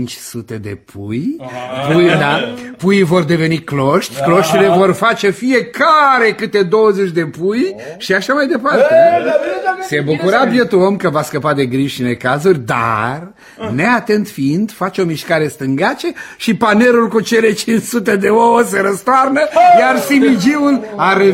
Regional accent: Chișinău, Moldova; also born or lived in Sliven, Bulgaria; M-am născut în Sliven, un orășel din Bulgaria, dar după moartea tatii, mama ne-a luat pe toți trei copiii ei și așa am ajuns la Chișinău.

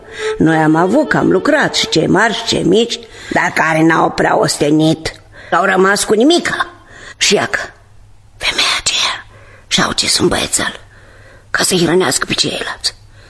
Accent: Gașba, Glodeni District, Moldova; din Gașba Glodeni.

